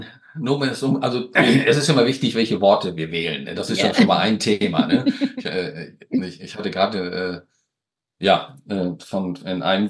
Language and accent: German; Hamburg, Germany; Ja, aber auch als Hamburger kann ich sagen, es braucht eine gemeinsame Vision